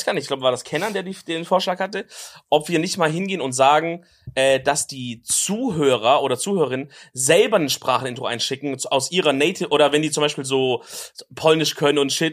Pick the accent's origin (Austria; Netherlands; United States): United States; German is a second language; ich bin ja auch Amerikaner, wie nice